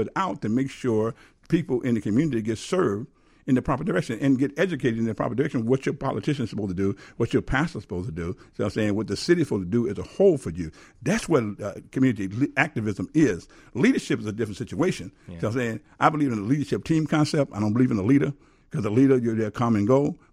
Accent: Chicago, Illinois, United States; Well, as a young man growing up in Inglewood, basically practically all my life, you're seeing changes happening around you

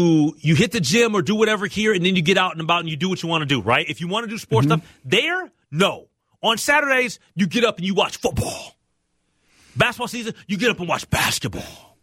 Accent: Minneapolis, Minnesota, United States; I'm from Minneapolis. Y'all stop.

